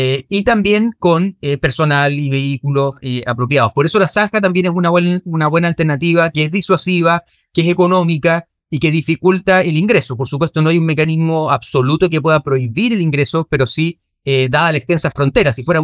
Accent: Araucanía, Chile; Yo soy de la Araucanía

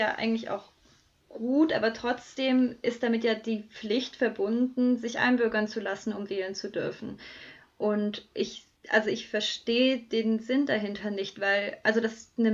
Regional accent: Serbia; moved away; am Schluss dann kam es ja auch zum Bombenangriff auf Serbien, unter anderem auch auf meine Heimatstadt, wo ich dann damals mit meinen Eltern gewohnt habe und meinem Bruder.

